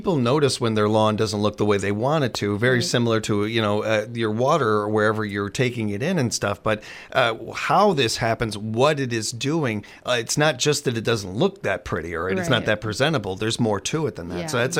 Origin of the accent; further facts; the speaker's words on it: Chicago, Illinois, United States; I had the same feeling as a kid growing up in Chicago and seeing people going to Lake Michigan.